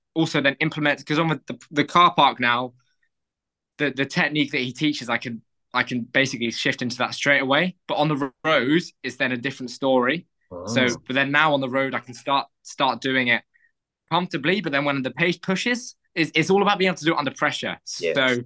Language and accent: English; London, United Kingdom; maybe it's because I'm from London and we didn't have many descents.